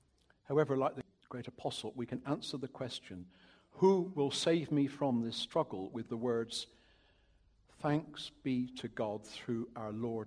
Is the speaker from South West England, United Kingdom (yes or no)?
yes; South West England, United Kingdom; By the way, I am Cornish, but it is a very long time since I lived there.